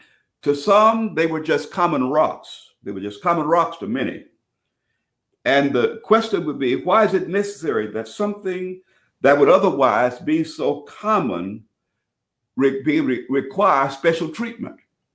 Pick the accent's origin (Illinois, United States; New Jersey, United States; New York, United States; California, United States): Illinois, United States; Brooklyn; I'm from Brooklyn, Illinois, where we had businesses on the street.